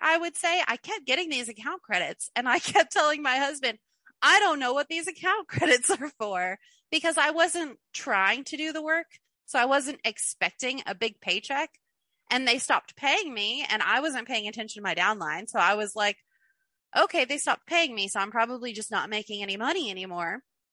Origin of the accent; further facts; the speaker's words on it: Kentucky, United States; Like, I'm from Kentucky. We're below the poverty line here.